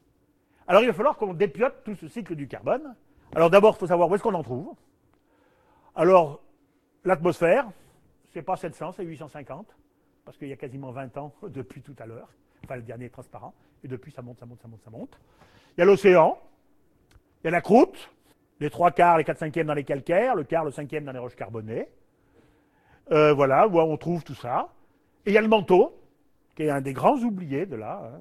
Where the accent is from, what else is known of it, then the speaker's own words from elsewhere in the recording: Auvergne-Rhône-Alpes, France; comme je dis, moi je suis un Auvergnat.